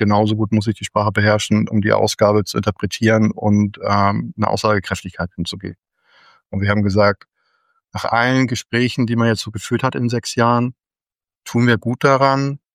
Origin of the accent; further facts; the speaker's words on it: Northern Germany, Germany; Ich komme aus dem Norden, ja. Ich wohne in Nordfriesland und bin nahe der dänischen Grenze verankert.